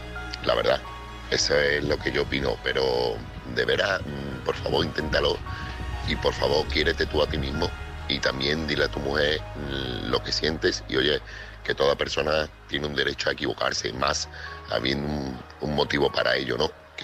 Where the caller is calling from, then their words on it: Seville, Andalusia, Spain; corresponsal de Sevilla